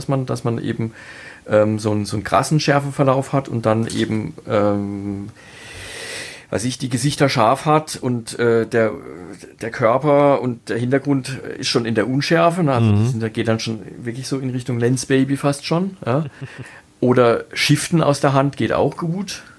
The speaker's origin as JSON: {"language": "German", "region": "Baden-Württemberg", "country": "Germany", "accent": "Baden", "said": "Aber als Badener hat man, normalerweise sagt man, als Badener eher so bl und d."}